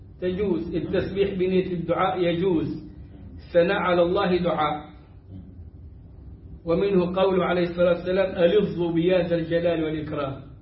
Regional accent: Egypt

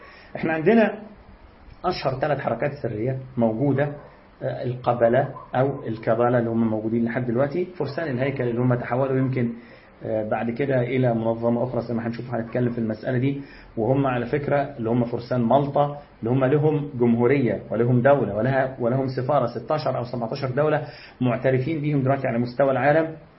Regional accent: Egypt; وإحنا عشان مصريين فبنقول جيم

